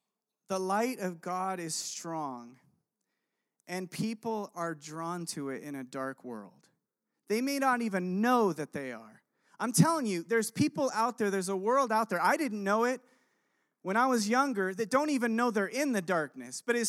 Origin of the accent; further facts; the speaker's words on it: Chile; We grew up missionaries in Chile.